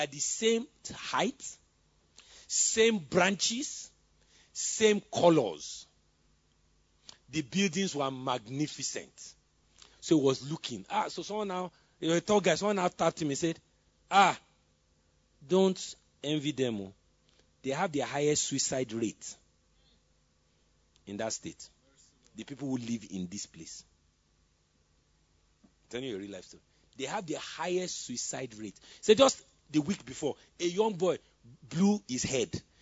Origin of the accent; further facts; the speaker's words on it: Lagos, Nigeria; when I used to live in Lagos, I grew up in Lagos